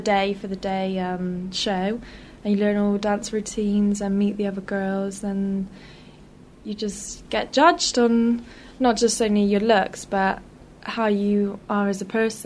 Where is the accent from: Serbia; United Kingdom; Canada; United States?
United Kingdom; Bristol, South West England; which was guaranteed to represent my hometown. Mm. And after I won Miss Bristol